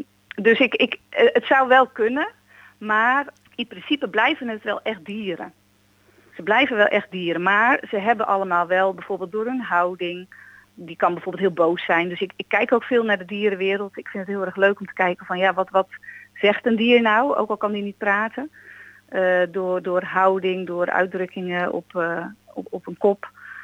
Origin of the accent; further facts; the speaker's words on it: Nijkerkerveen, Gelderland, Netherlands; now in Gouda, Netherlands; Van oorsprong kom ik uit Nijkerkerveen. Dat is een klein dorpje vlakbij Nijkerk en Amersfoort. En ik ben daar opgegroeid in een landelijke omgeving. Ik kom ook uit een boerenfamilie.